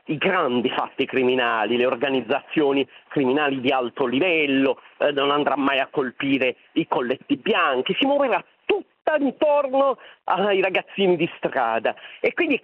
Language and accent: Italian; Bari, Apulia, Italy; Io non vengo da Stoccolma né da Helsinki, ma vengo da Bari. Quindi vengo da Bari, ho 60 anni e ho fatto la mia prima parte della vita a Bari